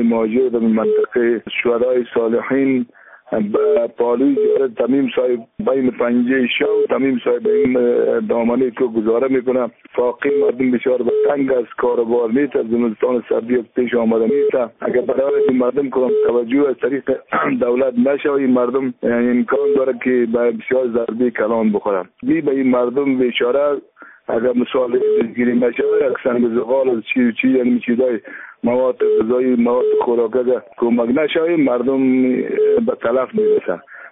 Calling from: Kabul, Afghanistan; از کابل آمدم

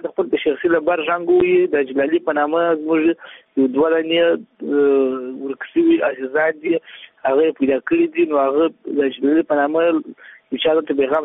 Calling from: Helmand, Afghanistan; د هلمند ولایت نن اړیکه نیولې ده

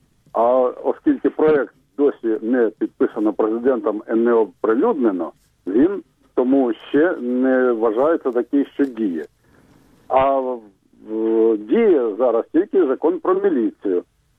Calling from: Kharkiv, Kharkiv Oblast, Ukraine; я з Харкова.

